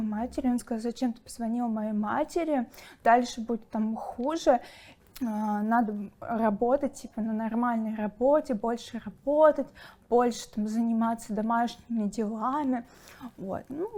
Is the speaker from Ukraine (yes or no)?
yes; Ukraine; now in Moscow, Russia; Да, я с Украины, вот, но я приехала в Москву, я гражданка России